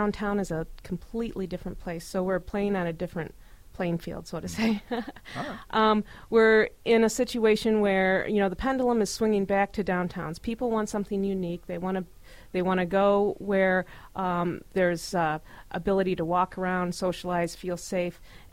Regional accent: Michigan, United States; I'm from Michigan, so this is a great opportunity for me to see, to travel

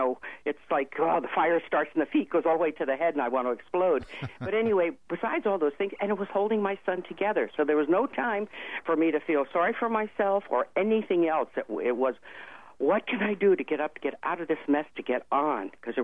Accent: New York, United States; moved away as an adult; also born or lived in New Jersey; now in California, United States; we had just moved to California because I'm an East Coast person. I'm from New York, New Jersey.

